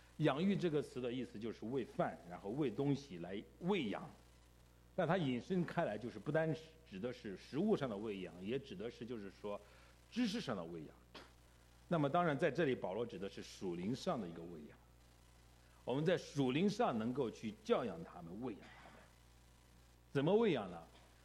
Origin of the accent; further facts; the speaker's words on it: China; now in North America; 所以我们中国人其实这个不光在北美，在国内也是这样。